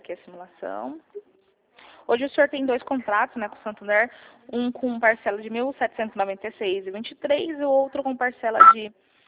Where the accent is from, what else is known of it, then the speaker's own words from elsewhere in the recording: São Paulo, Brazil; Sou de São Paulo.